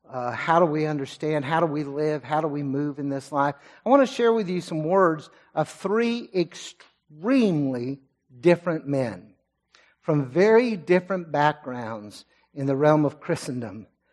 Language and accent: English; Lindale, Texas, United States; about 125 miles from my hometown in Lindale, Texas.